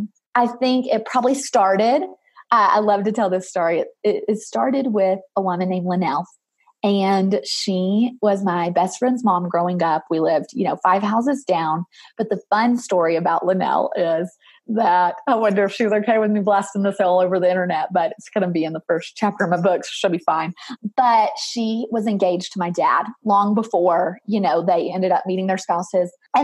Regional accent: Murfreesboro, Tennessee, United States; I'm a Murfreesboro girl, and I'm not trying to hide it, but people just don't know where that is.

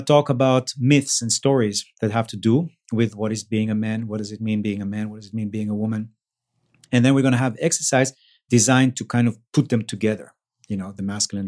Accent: Israel; I remember growing up in Israel

